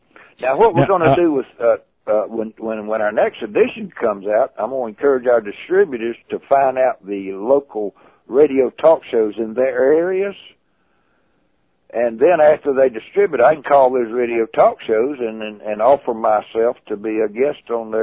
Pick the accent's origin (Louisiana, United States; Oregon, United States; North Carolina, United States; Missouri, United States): North Carolina, United States; No, I was born and raised up in North Carolina.